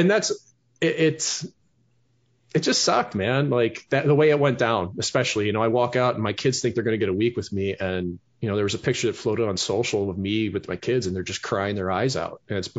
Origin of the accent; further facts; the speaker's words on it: St. Louis, Missouri, United States; We're from St. Louis. We're not going to spend 10 grand in 1990